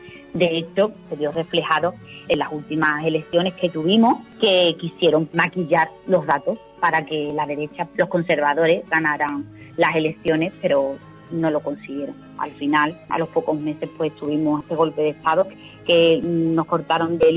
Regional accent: Guillena, Andalusia, Spain; los vecinos y las vecinas de mi pueblo, de Guillena.

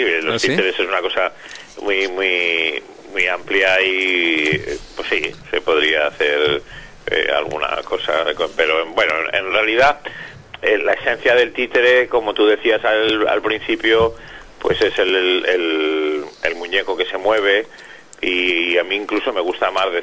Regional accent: Binéfar, Aragon, Spain; tanto Pilar como yo somos de Binéfar y aquí estamos, hoy nos toca aquí, en casa.

